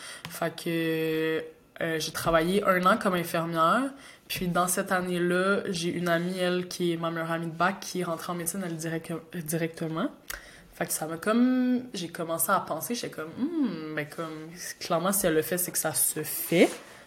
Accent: Sherbrooke, Quebec, Canada; Donc moi je suis née à Sherbrooke, là, j'ai tout fait à Sherbrooke à la base.

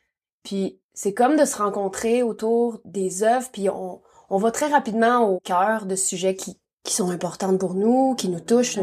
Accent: Quebec, Canada; born there; Je suis née en Abitibi-Témiscamingue, au Québec.

